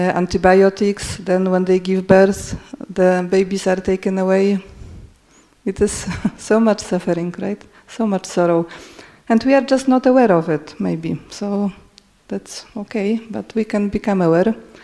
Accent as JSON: {"language": "English", "country": "Poland", "second_language": "English", "said": "and I'm from Poland."}